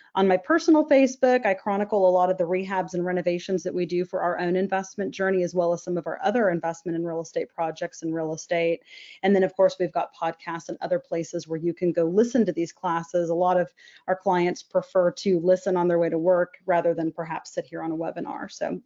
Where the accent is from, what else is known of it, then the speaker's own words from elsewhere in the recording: Texas, United States; We're both born and raised in North Texas. We've never moved away, didn't go away for college. We've been here our entire lives